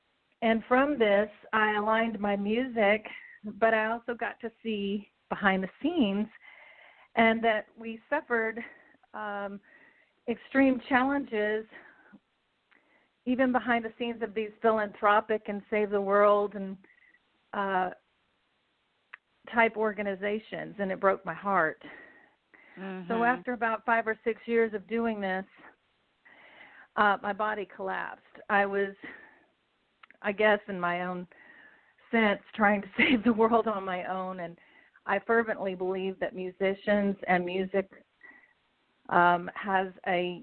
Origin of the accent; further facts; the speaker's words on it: Pasadena, Texas, United States; I was born in Pasadena, Texas, outside of Houston, and I was singing before I was speaking.